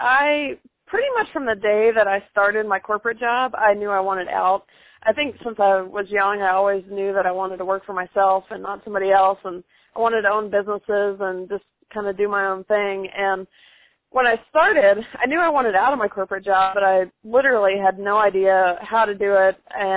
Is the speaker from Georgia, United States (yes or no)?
yes; Atlanta, Georgia, United States; moved away as an adult; also born or lived in Miami; now in California, United States; I'm actually from, I was born in Miami, but I grew up in Atlanta, so not too far from you, and I loved hearing the southern accent.